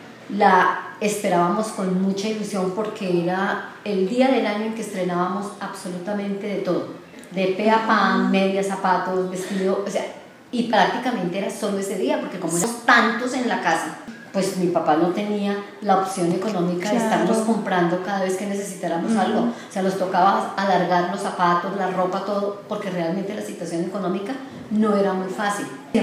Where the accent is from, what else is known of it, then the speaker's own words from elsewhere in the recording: Bogotá, Colombia; born there; yo nací en Bogotá, hace 59 años.